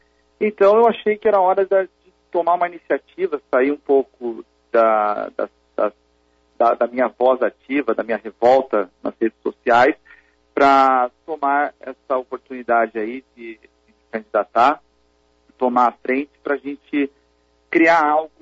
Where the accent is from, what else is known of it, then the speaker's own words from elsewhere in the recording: Campinas, São Paulo, Brazil; eu, como campineiro, como empresário